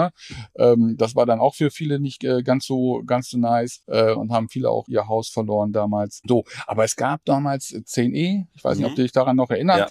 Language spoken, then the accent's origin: German; Salzgitter, Lower Saxony, Germany; Genauso groß, wie sie auch in meiner Heimatstadt in Salzgitter nicht ist.